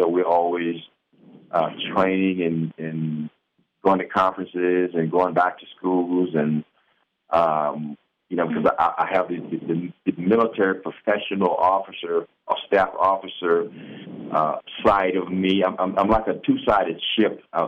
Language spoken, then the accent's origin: English; Greensboro, Alabama, United States; put in there that I'm a native of Greensboro, Alabama?